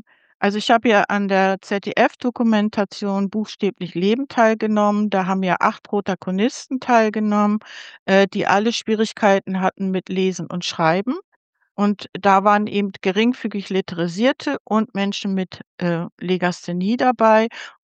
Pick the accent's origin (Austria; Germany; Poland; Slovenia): Germany; Elmshorn, Schleswig-Holstein; Also nach der Grundschule bin ich leider auf die Hauptschule gekommen. Bei uns in Elmshorn machte da gerade die Gesamtschule auf.